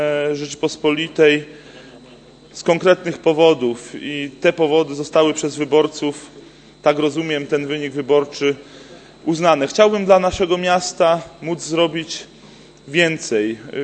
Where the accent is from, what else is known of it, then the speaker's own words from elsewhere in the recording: Poznań, Greater Poland Voivodeship, Poland; Poznań to całe moje życie. W Poznaniu się urodziłem, mało oryginalnie, bo jak większość poznaniaków na Polnej. Później w Poznaniu uczyłem się, studiowałem, pracowałem dla Poznania i pracuję w Poznaniu